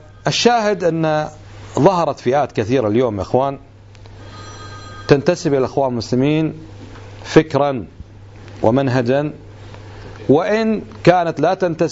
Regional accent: Khaitan, Farwaniya, Kuwait; وأنا من هالخيطان كما تعلمون.

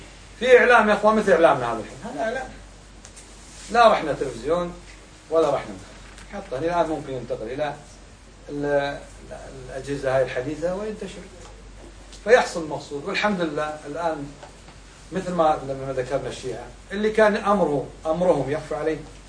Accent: Kuwait; يعني أنا كويتي تقنعني بالتكفير وأنت جاي تصور مع أمير الكويت

